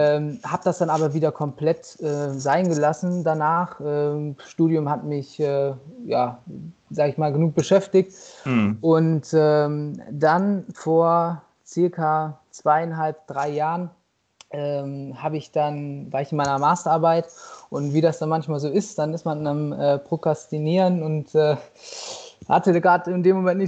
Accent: Detmold, North Rhine-Westphalia, Germany; Ich bin 29, komme aus Detmold. Für alle, die das nicht so direkt einordnen können, auch so Nähe Bielefeld, sage ich mal so ganz grob.

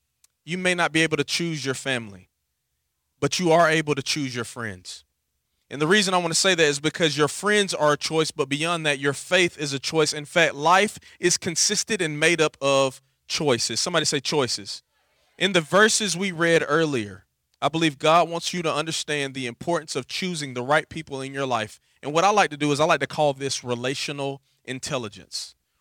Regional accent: Dothan, Alabama, United States; Also, part of my bio is I am from Dothan, Alabama.

